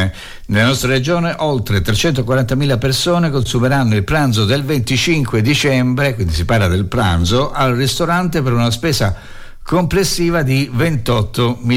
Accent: Calabria, Italy; Io essendo calabrese, la cosa principale è la cena, la cena del 24.

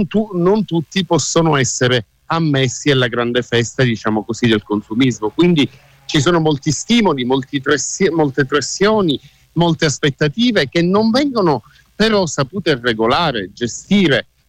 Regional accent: Palermo, Sicily, Italy; nella mia città natale, a Palermo

